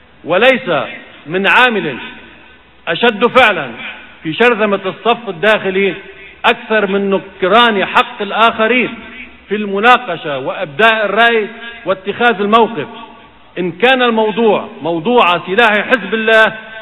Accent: Lebanon; وإذا كان لنا كلبنانيين تجربة مرة ومؤلمة مع السلاح الفلسطيني في السبعينات

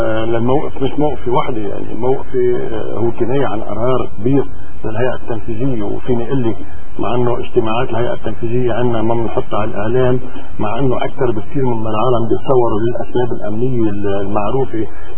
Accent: Lebanon; انا كمواطن لبناني

